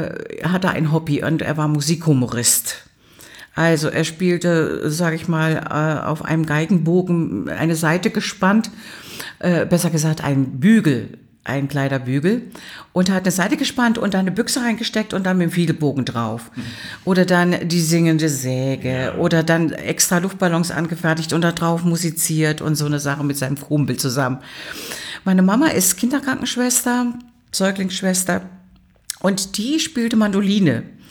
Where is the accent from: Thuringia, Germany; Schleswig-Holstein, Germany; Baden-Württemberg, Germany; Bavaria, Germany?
Thuringia, Germany; accent: Thuringian